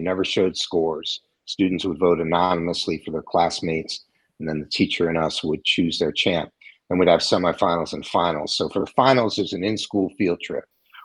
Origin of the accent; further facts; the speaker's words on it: United States; I learned a lot about being an American and our ethnocentric views here in America